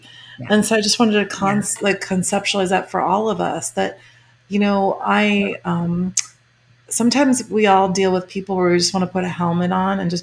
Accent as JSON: {"language": "English", "region": "Illinois", "country": "United States", "said": "I'm from the Midwest and from Illinois, and some of my relatives way back when I was moving here, it's like, oh, you're going to go in the hippie state or whatever."}